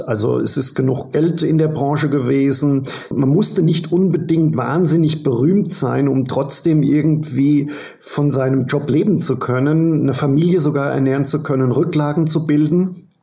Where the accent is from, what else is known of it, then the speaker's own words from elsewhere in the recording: Germany; now in New York, United States; Und dadurch, dass ich da so ein Exot bin, Deutscher, Physiker, Comedian, das interessiert die Leute sehr, weil gerade in Amerika und gerade in New York ist die Konkurrenz, wie Sie schon gesagt haben, sehr, sehr groß.